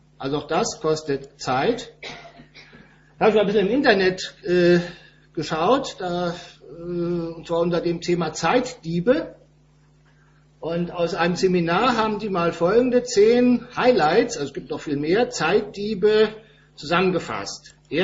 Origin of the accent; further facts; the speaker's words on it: Rhineland, Germany; Ich bin ja auch Gast hier, wie ihr an meiner niederbayerischen Aussprache hört, stamme ich aus dem Rheinland.